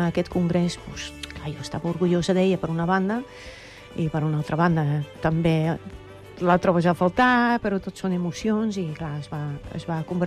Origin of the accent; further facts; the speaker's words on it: Netherlands; Catalan is a second language; En el temps he anat aprenent català, també, no? Perquè com a holandesa, pues, el primer va ser 2 anys de castellà i després ja fas el canvi a poc.